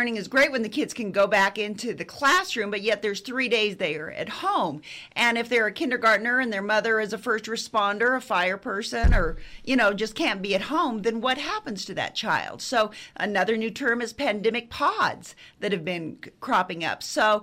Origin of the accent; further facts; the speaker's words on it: New Mexico, United States; In New Mexico, and I grew up in New Mexico, so I know it well